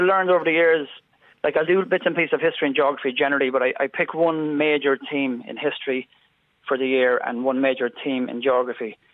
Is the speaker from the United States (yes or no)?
no; Castlebar, Connacht, Ireland; From Castlebar originally.